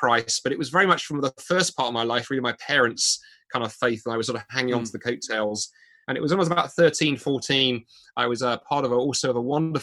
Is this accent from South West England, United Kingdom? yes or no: no; London, United Kingdom; now in Scotland; I grew up in London, although I live in Scotland now. London was home, and I grew up in a sort of strong Baptist home.